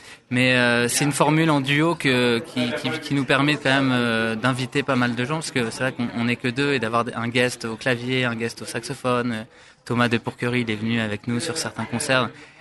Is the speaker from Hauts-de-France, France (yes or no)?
yes; Lille, Hauts-de-France, France; je suis lillois